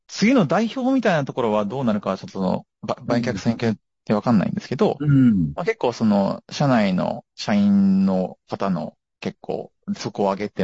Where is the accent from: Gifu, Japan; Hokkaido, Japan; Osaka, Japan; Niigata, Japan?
Gifu, Japan; まあ、うち、多分地元が岐阜なんですけど、多分岐阜で